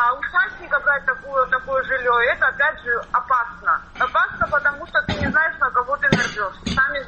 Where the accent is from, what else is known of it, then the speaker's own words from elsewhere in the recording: Sukhumi, Abkhazia, Georgia; Я родилась, можно сказать, и выросла в Сухуми. Я коренной житель города Сухум.